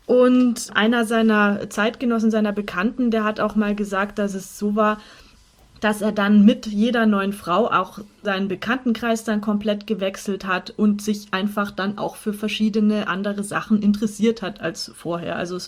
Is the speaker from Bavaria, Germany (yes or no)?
yes; Munich, Bavaria, Germany; Was uns als Münchner ja besonders interessiert